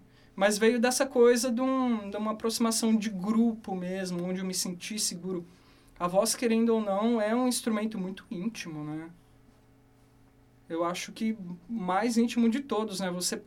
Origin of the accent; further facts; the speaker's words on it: Ourinhos, São Paulo, Brazil; now in Londrina, Brazil; E eu vim pra Londrina em 2019. Não, desculpa, 2009. 2019 foi ontem, né? Eu sou de Ourinhos, São Paulo.